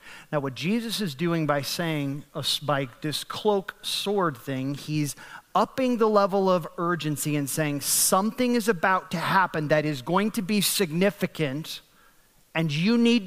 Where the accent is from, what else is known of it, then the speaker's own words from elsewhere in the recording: United States; Now I have to speak as an American. We're preaching the gospel in America right now.